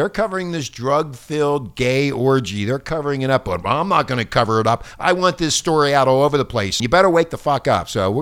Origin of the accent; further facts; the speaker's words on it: Philadelphia, Pennsylvania, United States; The parish that I grew up in Philadelphia is closed. All those parishes around where I grew up are all closed down.